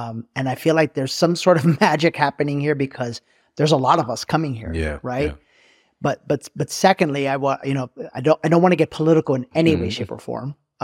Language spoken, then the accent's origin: English; New York, United States; Like, especially being a New Yorker. Hmm. No, I'm a New Yorker, right? And then being in California